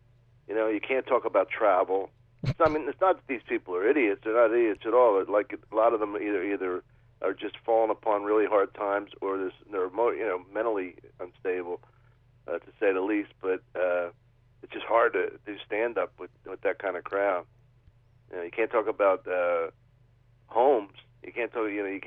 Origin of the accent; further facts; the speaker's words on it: Philadelphia, Pennsylvania, United States; I grew up in Philly, and then I went to college in Miami, so I was always an Eagles and Dolphins fan.